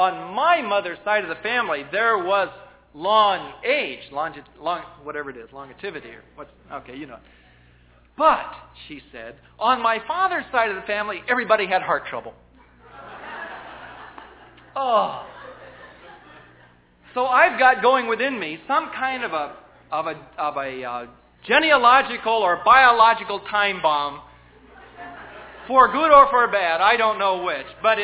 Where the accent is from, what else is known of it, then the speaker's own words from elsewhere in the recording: United States; I'm an American, brought up in a democratic country, which stresses the individualism of the human being.